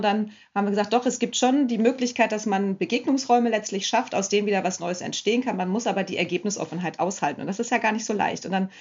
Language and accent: German; Dresden, Saxony, Germany; born there; also born or lived in Thuringia / North Rhine-Westphalia / Lüneburg; Ich bin in Dresden geboren und habe dann lange in Thüringen gewohnt und bin dann nach der Wende, hat es mich nach Nordrhein-Westfalen verschlagen und zum Studium nach Lüneburg.